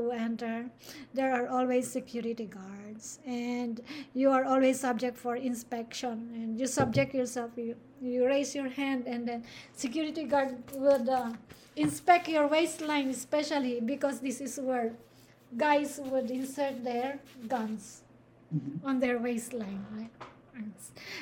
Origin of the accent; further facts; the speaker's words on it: Philippines; Because as Filipino, we say it iron.